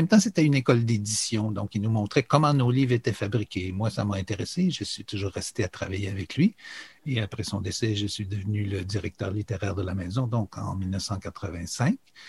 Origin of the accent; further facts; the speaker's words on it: Trois-Rivières, Quebec, Canada; born there; Ben, moi, je suis né à Trois-Rivières en 1955.